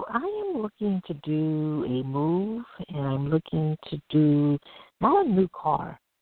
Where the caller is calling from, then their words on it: Brooklyn, New York, United States; Yes, hey, you're speaking with … I'm calling from Brooklyn.